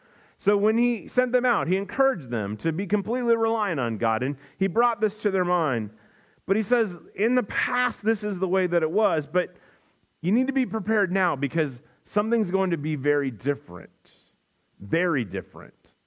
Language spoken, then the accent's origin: English; Midwest, United States; I grew up in the Midwest. I knew what a combine was.